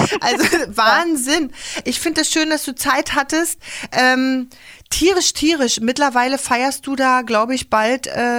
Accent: Berlin, Germany; Und ich habe mich nach der Wende dann immer gewundert, als Berliner Göre

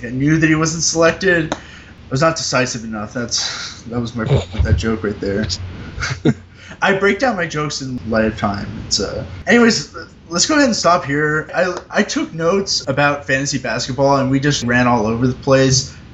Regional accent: Dallas, Texas, United States; I'm from Dallas.

